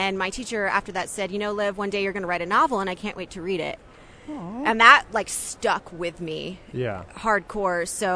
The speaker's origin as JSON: {"language": "English", "region": "Vermont", "country": "United States", "also_born_or_lived": "Texas", "said": "I'm originally from Vermont. That's where I was born. My whole family's from there. My mom ended up moving us all down to Texas"}